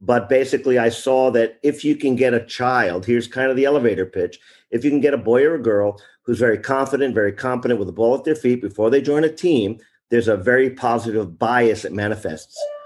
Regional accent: Bronx, New York, United States; moved away as an adult; now in Japan; So originally, I'm from New York, and I wound up over here in Japan in the mid-1980s. So although I was born in the Bronx, New York, most of my entire adult life has been spent overseas in Japan.

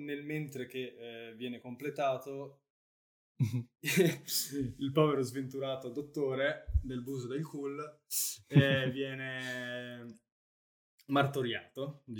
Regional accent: Padua, Veneto, Italy; sono uno studente, ex studente neolaureato dell'Università di Bologna, che purtroppo viene da Padova

